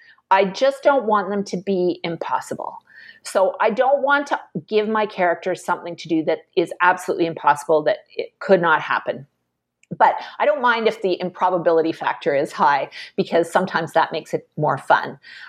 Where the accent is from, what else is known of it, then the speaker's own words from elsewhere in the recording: Vancouver, British Columbia, Canada; I'm from Vancouver